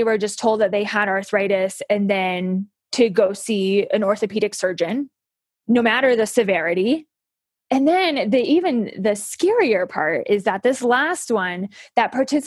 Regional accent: Midwest, United States; So like Kylie said, I'm a transplant from the Midwest. I've lived in the Midwest all my life. We moved here just for more adventure, honestly.

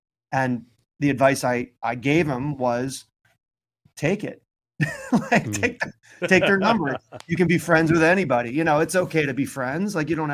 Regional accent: Chicago, Illinois, United States; now in Los Angeles, United States; I think I grew up in Chicago. They probably wouldn't have cared so much.

